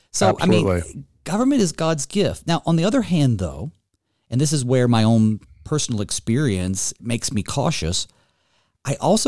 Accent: Winston-Salem, North Carolina, United States; I'm a Southern boy. You're in Gainesville. I'm from Winston-Salem, right? North Carolina.

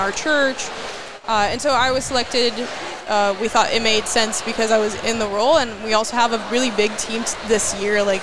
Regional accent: South Region, Brazil; people ask like, what food should I try if I visit Brazil? I'm from the South.

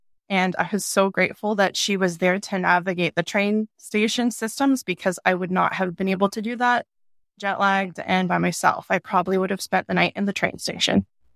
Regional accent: California, United States; I'm originally from California, so moving to Maui was a huge change in life and experiences.

